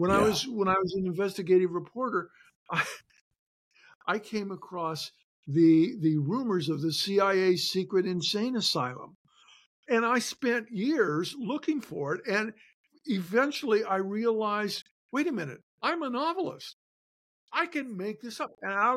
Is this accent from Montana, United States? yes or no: yes; Shelby, Montana, United States; I'm back in my hometown of Shelby, Montana.